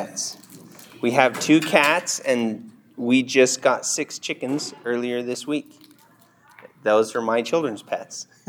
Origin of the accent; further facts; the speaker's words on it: Idaho Falls, Idaho, United States; A little bit about myself. I grew up in Idaho Falls.